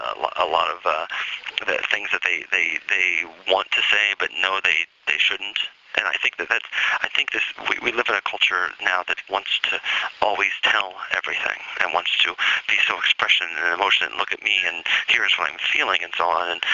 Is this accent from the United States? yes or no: yes; Midwest, United States; because I'm from the Midwest. We don't know what our nationality is. We're just from the Midwest